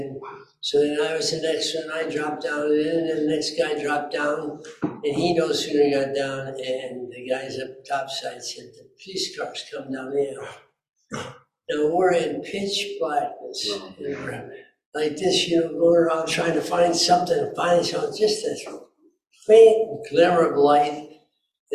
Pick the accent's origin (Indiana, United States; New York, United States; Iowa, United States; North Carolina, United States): Iowa, United States; Muscatine; And then I got some pictures, a picture of Muscatine, my hometown on the river. Muscatine, Iowa. And I think that's probably where I should start. I was born April 5th, 1930.